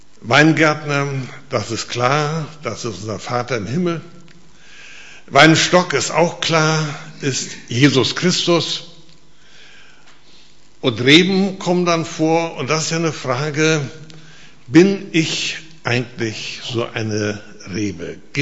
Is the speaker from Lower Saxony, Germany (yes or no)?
yes; Lüneburg, Lower Saxony, Germany; also born or lived in Hamburg; Ich komme aus Lüneburg. Ich war 40 Jahre lang Pastor hier im Nordwestbund, 31 Jahre in Hamburg und dann danach in Lüneburg.